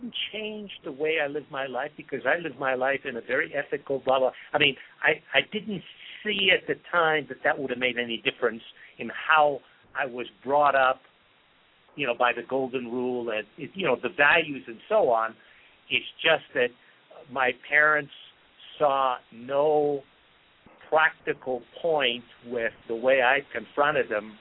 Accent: Missouri, United States; You know, I'm from Missouri. Show me.

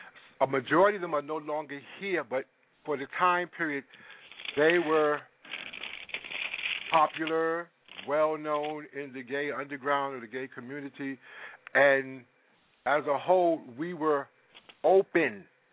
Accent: Harlem, New York, United States; I was born in Flower Fifth Avenue Hospital.

